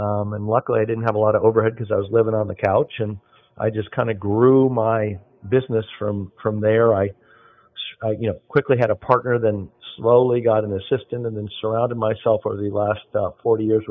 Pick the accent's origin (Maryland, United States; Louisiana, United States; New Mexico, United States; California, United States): California, United States; Carmel; So I'm born and raised in Carmel, Pebble Beach. My folks moved out here in the 60s.